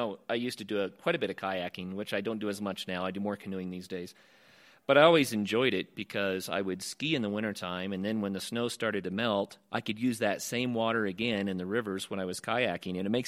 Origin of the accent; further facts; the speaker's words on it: Oklahoma, United States; But I grew up in Oklahoma, and I was used to seeing rivers like the Arkansas as it goes through Oklahoma